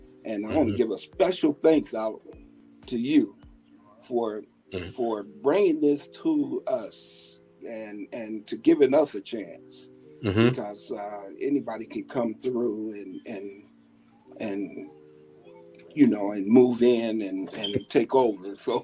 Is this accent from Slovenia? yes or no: no; Muskegon Heights, Michigan, United States; So about me, I'm born and raised in Muskegon Heights. I'm 59 years old, so I'm born and raised and still